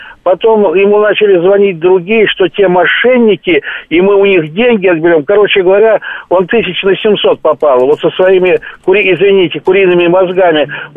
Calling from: Moscow Oblast, Russia; из Подмосковья.

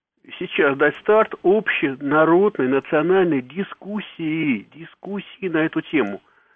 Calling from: Germany; я из Германии звоню.

